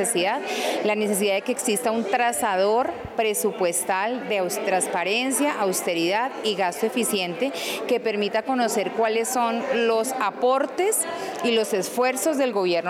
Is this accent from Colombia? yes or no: yes; Colombia; nosotros no podemos como colombianos y colombianas cruzarnos de brazos